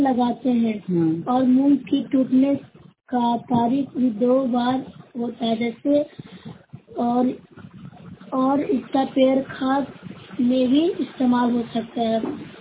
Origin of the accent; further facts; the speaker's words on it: Bihar, India; जिला नालंदा की रहने वाली हूँ।